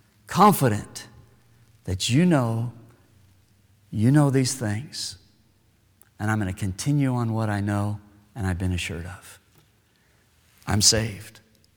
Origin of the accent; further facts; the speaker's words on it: Wyoming, United States; I grew up in Wyoming. When I was a little boy, all I knew was hunting season.